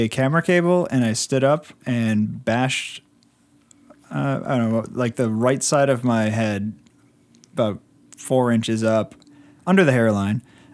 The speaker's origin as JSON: {"language": "English", "country": "United States", "said": "And I said, oh, well, I'm American, so."}